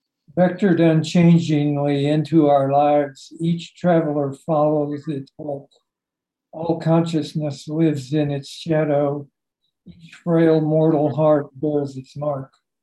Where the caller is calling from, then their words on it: Albuquerque, New Mexico, United States; In Albuquerque.